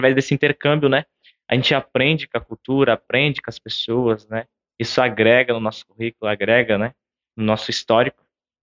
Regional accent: Viamão, Rio Grande do Sul, Brazil; also born or lived in Porto Alegre; Então, como eu sou natural de Porto Alegre ali, cresci na região da Grande Porto Alegre, Viamão.

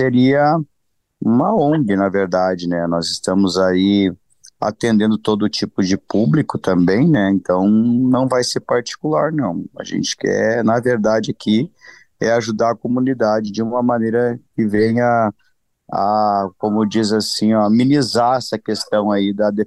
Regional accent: Tapera, Rio Grande do Sul, Brazil; also born or lived in Caxias do Sul; E como eu sou natural de Tapera, mas aqui estive 22 anos em Caxias do Sul

